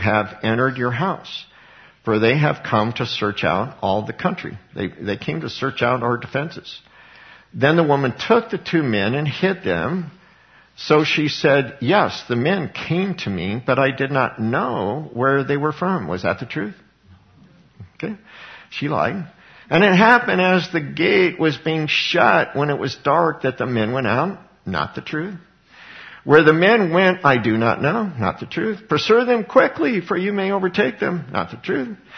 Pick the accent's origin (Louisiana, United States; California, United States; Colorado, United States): Colorado, United States; Just like Cassie Brunell in Columbine High School, my hometown